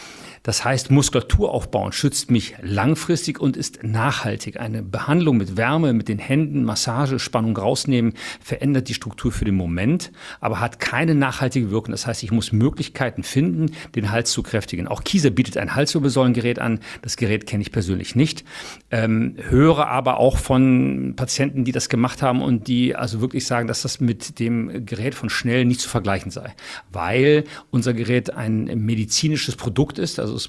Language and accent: German; Cologne, North Rhine-Westphalia, Germany; Ich als Kölner kenne die schon aus Studientagen.